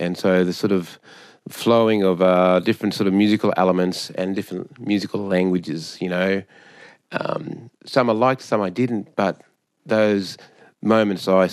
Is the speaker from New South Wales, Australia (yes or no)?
no; Mount Isa, Queensland, Australia; And then growing up in Mount Isa, this sort of a musical canvas, we had my traditional culture of the didgeridoo, the yidaki, and my ancestors, their own culture of existence on that land, Kaukaunga land.